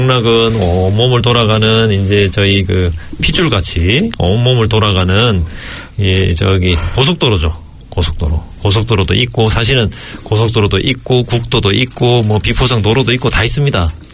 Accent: South Korea; 저희는 한국 사람이니까

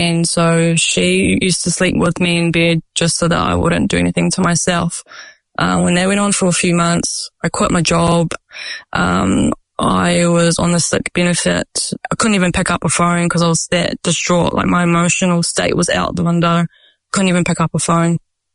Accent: Tauranga, Bay of Plenty, New Zealand; I grew up in Tauranga. So I lived quite central when I was in SIFS.

